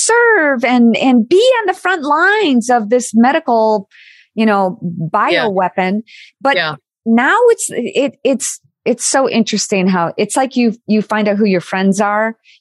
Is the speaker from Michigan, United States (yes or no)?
yes; Michigan, United States; Like when we go back to Michigan, you know, that's my hometown, that's my home state, and we love it there.